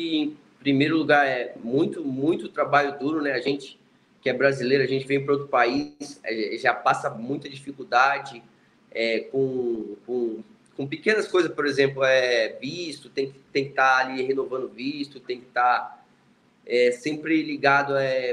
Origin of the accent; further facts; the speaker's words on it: Brazil; moved away as an adult; Eu tinha 18 para 19 anos quando eu saí do Brasil.